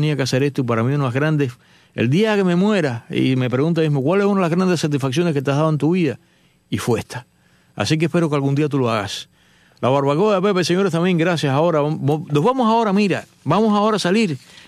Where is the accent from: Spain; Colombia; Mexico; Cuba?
Cuba; nosotros que somos cubanos, ¿no? Y cojo una isla, ¿qué cubano no conoce una playa?